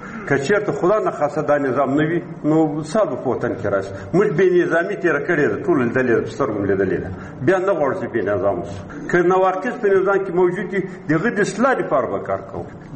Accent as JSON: {"language": "Pashto", "region": "Khost", "country": "Afghanistan", "said": "مونږ د خوست ولایت یو"}